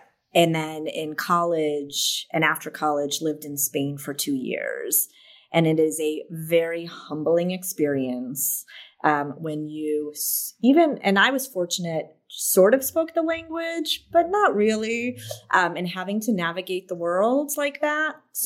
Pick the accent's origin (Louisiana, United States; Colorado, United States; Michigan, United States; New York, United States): New York, United States; Buffalo; also born or lived in Boston, United States; now in California, United States; So I'm from Buffalo originally, and then I spent 17 years in Boston. I know cold. I know snow.